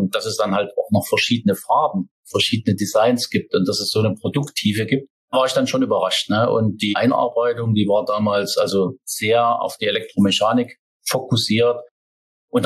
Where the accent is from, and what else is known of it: Saxony, Germany